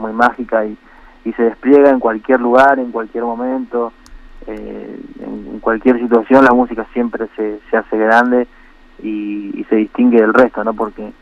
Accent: Florencio Varela, Buenos Aires Province, Argentina; born there; Yo nací en Florencio Varela, en la zona sur de la provincia de Buenos Aires, en el conurbano sería.

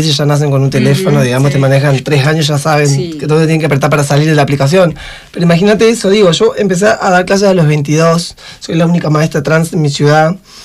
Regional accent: Argentina; nosotros somos argentinas y los argentinos somos solidarios.

